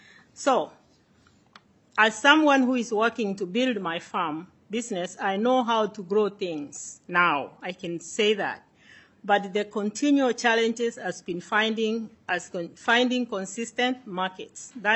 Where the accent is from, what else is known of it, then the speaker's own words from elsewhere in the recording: Kenya; now in Minnesota, United States; my farming experience here in Minnesota. I can say a little bit about me. I came from Kenya in 1999.